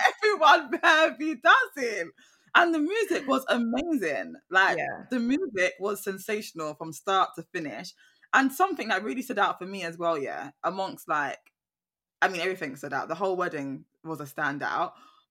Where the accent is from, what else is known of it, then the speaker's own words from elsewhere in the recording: United Kingdom; especially because we're British coming over, yeah?